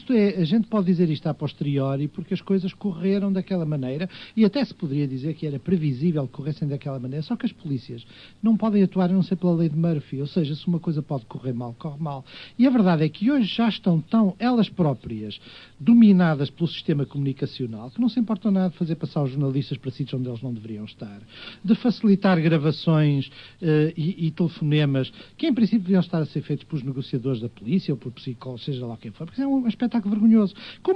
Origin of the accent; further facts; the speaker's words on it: Porto, Portugal; Eu que sou do Porto, lembro-me muito bem das cheias da Baixa do Porto.